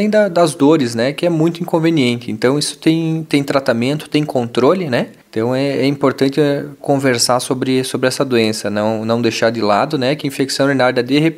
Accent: Chapecó, Santa Catarina, Brazil; born there; also born or lived in Campos Novos; Eu nasci em Chapecó, mas morei por muitos anos aqui em Campos Novos, né?

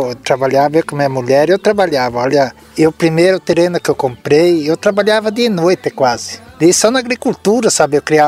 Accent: Erval Velho, Santa Catarina, Brazil; Nasci, me criei aqui na Farrapos, mas daí saí, né?

